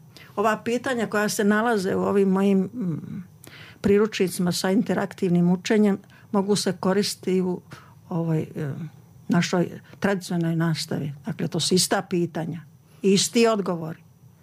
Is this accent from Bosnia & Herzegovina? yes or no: yes; Republika Srpska, Bosnia & Herzegovina; najviše sam radila na pisanju monografija vezani za moj zavičaj Zmijanje